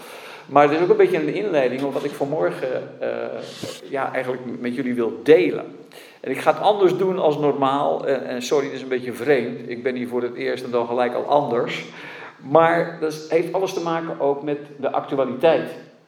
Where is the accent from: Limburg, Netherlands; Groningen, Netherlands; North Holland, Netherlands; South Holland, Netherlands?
South Holland, Netherlands; Naaldwijk; born there; ik ben geboren in Naaldwijk, in het westen van het land. Maar ik heb een groot deel van mijn leven heb ik in het buitenland doorgebracht.